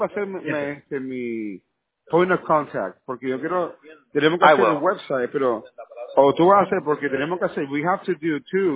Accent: Nicaragua; I'm from Nicaragua

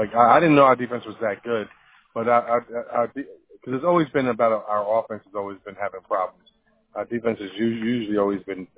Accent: New York, United States; I'm from New York, but Michigan.

